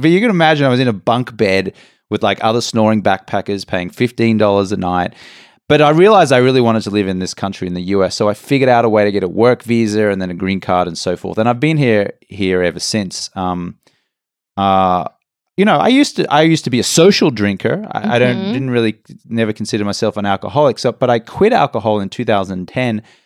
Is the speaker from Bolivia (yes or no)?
no; Brisbane, Queensland, Australia; moved away as an adult; also born or lived in England; now in Los Angeles, United States; So I'm from Australia. Yes. Grew up in Brisbane, Australia. Went and lived in England for about 4 years.